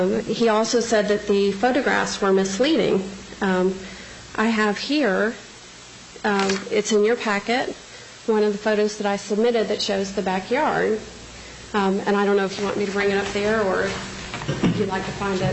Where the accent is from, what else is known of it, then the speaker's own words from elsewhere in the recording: Aiken, South Carolina, United States; I am from Aiken, grew up in Aiken. I, you know, had little campouts on the roof of the garage right next to the pool house, you know, growing up. This is my home.